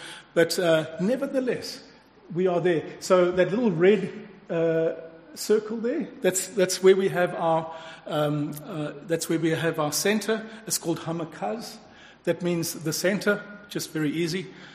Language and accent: English; South Africa; now in Australia; I don't come from Australia. I come from South Africa. My wife and myself, we're from South Africa originally.